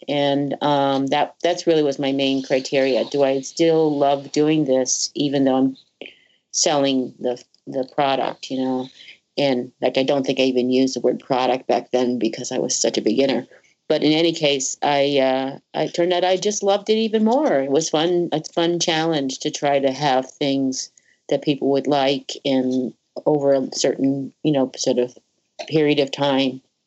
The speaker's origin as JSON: {"language": "English", "region": "Connecticut", "country": "United States", "tie": "born or raised there", "lives_now": "Leiden, United States", "said": "Well, I moved to Leiden in 76. I grew up in Connecticut and went to college in the Valley."}